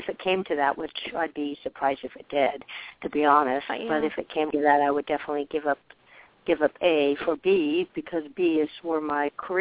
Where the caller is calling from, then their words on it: Arizona, United States; calling from Arizona.